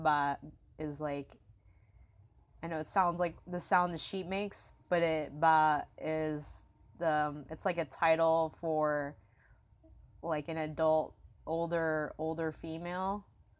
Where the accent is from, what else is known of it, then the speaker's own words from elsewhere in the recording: Florida, United States; I am from Florida. Not born and raised